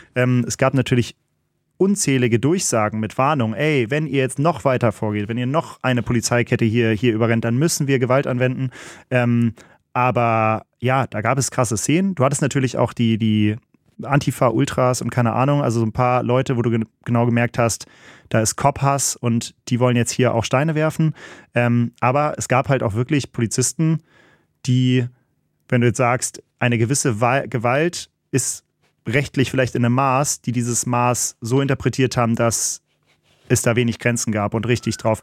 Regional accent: North Rhine-Westphalia, Germany; Also ich komme ja hier aus NRW

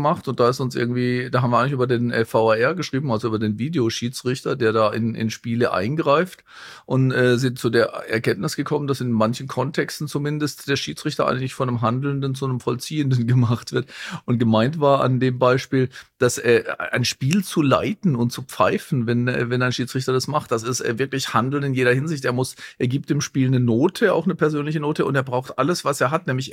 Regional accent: Baden-Württemberg, Germany; born or raised there

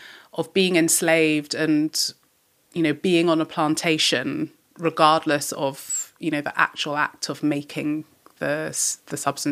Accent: England, United Kingdom; So I'm specifically English and British.

